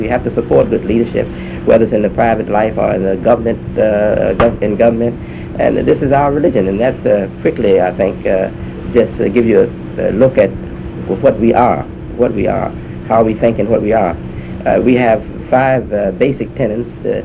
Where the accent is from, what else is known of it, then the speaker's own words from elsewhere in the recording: United States; Now, I have, as any American would be, I've been very much burdened by that situation.